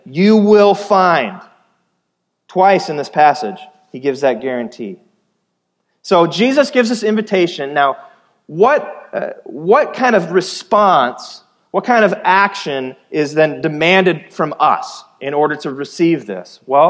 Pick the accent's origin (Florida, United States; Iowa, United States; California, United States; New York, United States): Iowa, United States; sometimes growing up in the Midwest, in Iowa, I'll use like a farming illustration